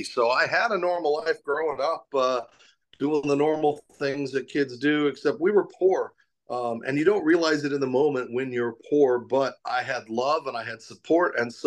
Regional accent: Whitman, Arizona, United States; And this is the house that I grew up in Whitman, Arizona, just outside of Wickenburg. It was a one-room house.

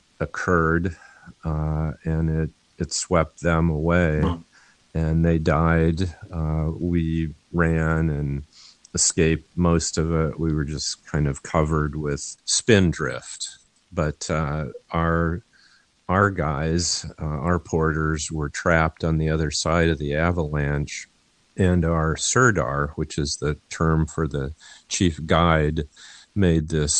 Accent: Midwest, United States; And growing up in the Midwest, I wasn't that familiar with mountains.

